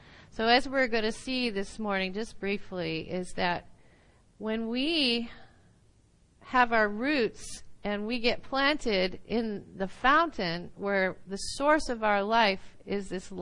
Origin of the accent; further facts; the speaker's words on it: Midwest, United States; you know, I grew up in the Midwest, and I loved oak trees.